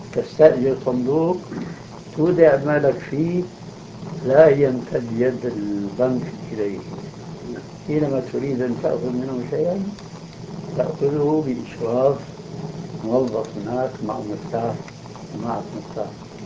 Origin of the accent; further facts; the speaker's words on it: Syria; يعني كما يقال في بعض الأمثال عندنا في سوريا